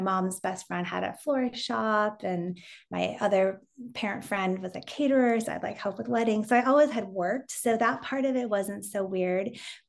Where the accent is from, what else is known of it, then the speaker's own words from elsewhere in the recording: California, United States; I grew up in Southern California. Don't judge. And I grew up as the second of four kids